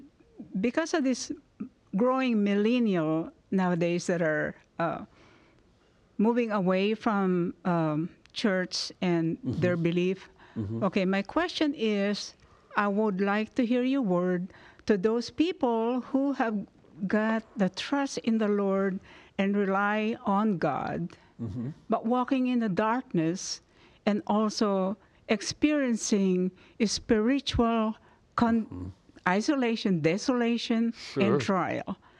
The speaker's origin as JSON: {"language": "English", "country": "Philippines", "lives_now": "Smyrna, United States", "said": "Father, I came from Smyrna, Georgia, but okay, I'm good. Originally from the Philippines."}